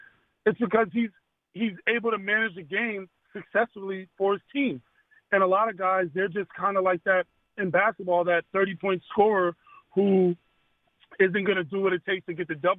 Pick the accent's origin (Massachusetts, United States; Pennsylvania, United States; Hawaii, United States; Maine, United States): Massachusetts, United States; Boston; Yeah, I'm from Boston, obviously.